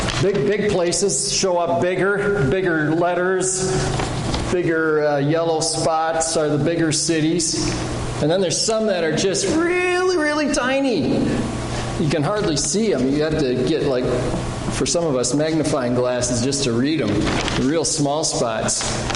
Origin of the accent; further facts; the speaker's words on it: Luverne, Minnesota, United States; And I am from Minnesota as well, not from Fergus Falls. I'm from a little town in the corner here called Laverne.